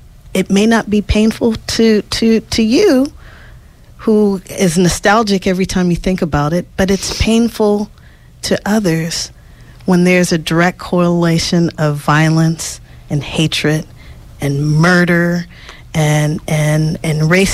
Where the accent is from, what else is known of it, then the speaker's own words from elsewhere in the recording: Los Angeles, California, United States; because of my skin color and because I was born and raised in Los Angeles